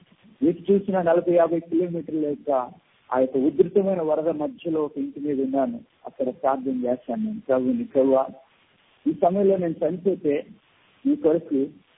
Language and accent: Telugu; Khammam, Telangana, India; నా స్వస్థలం ఖమ్మం పట్టణం. క్రైస్తవ కుటుంబంలో నేను జన్మించాను.